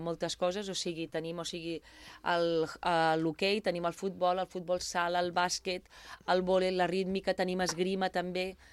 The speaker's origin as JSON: {"language": "Catalan", "town": "Sant Sadurní d'Anoia", "region": "Catalonia", "country": "Spain", "tie": "born or raised there", "also_born_or_lived": "Martorell", "said": "jo anava a l'escola a Sant Sadurní de ben petita, o sigui, jo em sento més de Sant Sadurní que de Martorell. Jo vaig néixer a Martorell, però sempre he anat a l'escola a Sant Sadurní"}